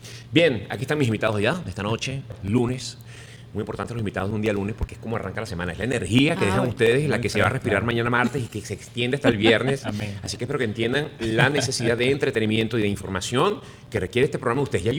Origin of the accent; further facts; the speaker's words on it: Zulia, Venezuela; Tanto como venezolano, obviamente venezolano, pero 99% zuliano.